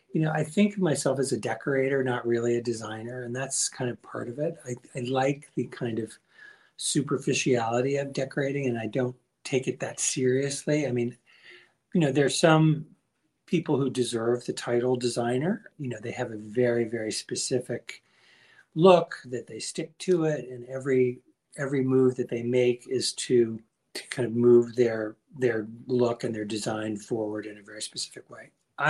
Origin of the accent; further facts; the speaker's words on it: New York, United States; I'm a New Yorker. I've lived in New York for 68 years